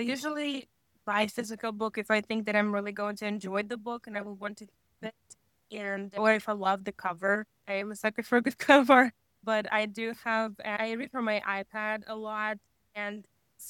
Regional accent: Russia; Growing up in Russia, actually, it's a very rich in history and culture country.

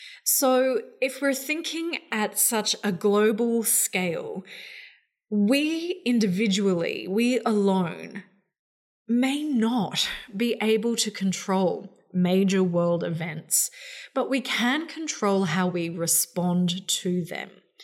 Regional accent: New South Wales, Australia; the floods that have just happened in my hometown and also in northern New South Wales

